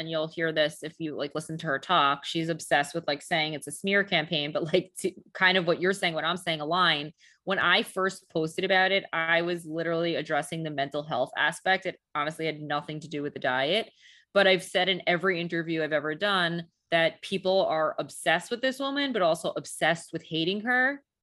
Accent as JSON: {"language": "English", "region": "New York", "country": "United States", "said": "I mean, we're New Yorkers. Yes. Like, I'm a New Yorker."}